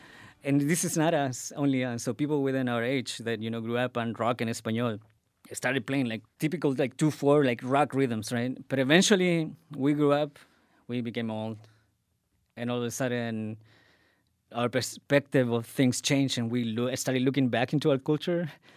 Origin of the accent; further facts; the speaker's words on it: Patagonia, Chile; English is a second language; I'm originally from Chile. A place called Patagonia in Chile.